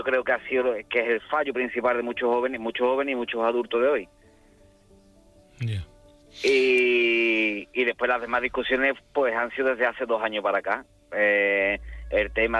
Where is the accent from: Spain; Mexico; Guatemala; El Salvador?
Spain; Seville, Andalusia; Nosotros somos de Sevilla.